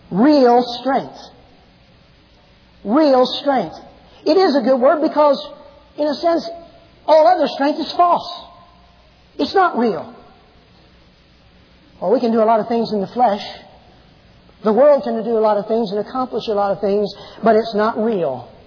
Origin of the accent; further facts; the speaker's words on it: Tennessee, United States; born there; Now, I was born in Tennessee, by the way.